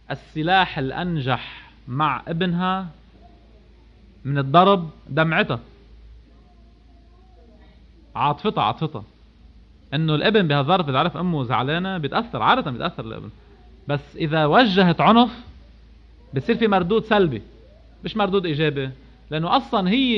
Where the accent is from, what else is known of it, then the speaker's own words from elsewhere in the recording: Lebanon; عندنا بلبنان، عم يحكي عن لبنان